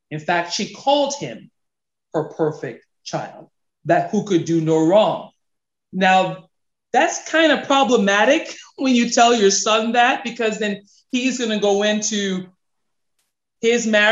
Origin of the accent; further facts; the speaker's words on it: St. Thomas, U.S. Virgin Islands; So I'm from St. Thomas, U.S. Virgin Islands, and growing up, I grew up in a Christian household.